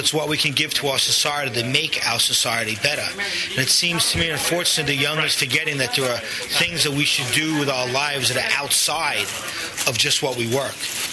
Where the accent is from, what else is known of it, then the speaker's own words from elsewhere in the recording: New York, United States; Being a New Yorker, being someone who served my country